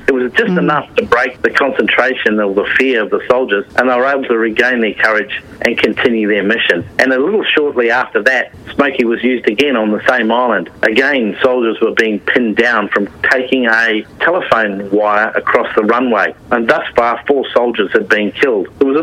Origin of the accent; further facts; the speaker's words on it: Queensland, Australia; for me being a Queenslander too.